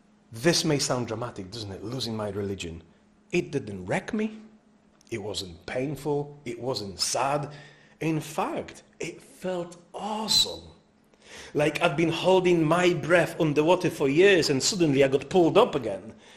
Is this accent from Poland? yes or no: yes; Poland; I grew up Roman Catholic in Poland, in the 90s and the noughties